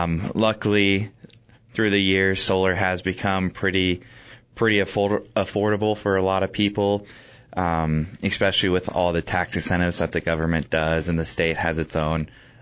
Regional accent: Prescott Valley, Arizona, United States; I'm 23 years old. I grew up in the Prescott Valley, Prescott Quad City area.

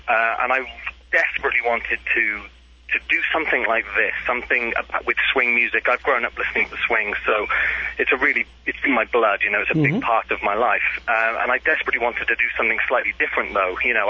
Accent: Wales, United Kingdom; now in United States; I'm from the United Kingdom. I'm actually from South Wales in the United Kingdom, and I've been over here now for just a couple of weeks

